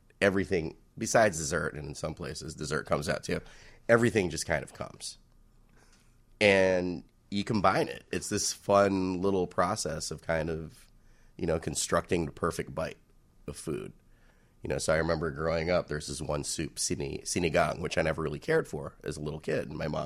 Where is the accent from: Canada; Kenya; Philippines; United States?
Philippines; Manila, Metro Manila; growing up, I'm not going to lie, growing up in Manila, I did not like it at all.